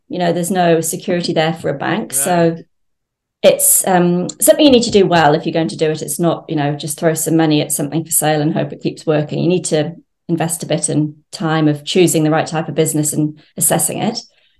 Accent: England, United Kingdom; now in New Zealand; I am English, so I know people in London, still trying to buy, my sister's in London trying to buy a house.

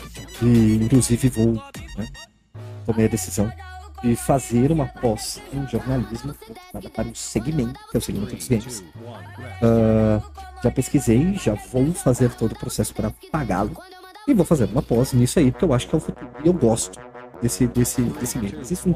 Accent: Brazil; E é um dos orgulhos que eu tenho de falar que eu sou brasileiro para todo mundo que não é brasileiro.

